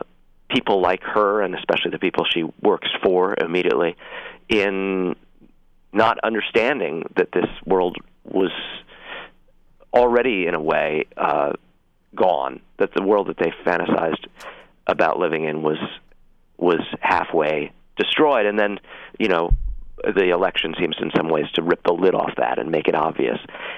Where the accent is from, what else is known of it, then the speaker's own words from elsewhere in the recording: East Coast, United States; because I'm from the East, and I still find a lot of this territory really completely unsettling.